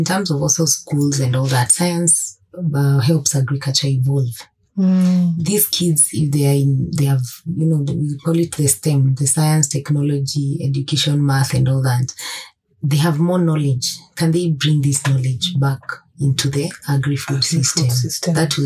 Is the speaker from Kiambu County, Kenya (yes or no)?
yes; Limuru, Kiambu County, Kenya; I grew up in Limuru where we had plenty of plums, pears and peach.